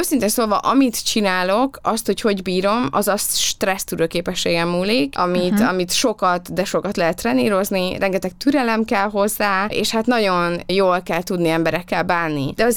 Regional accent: Transylvania, Romania; ugye ez is székelyként egy ilyen nagy lépés

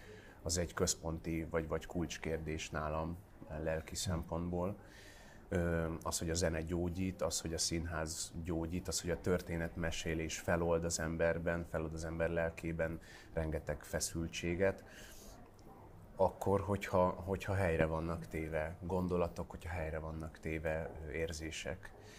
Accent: Vienna, Austria; born there; Bécsett az én szülővárosomban.

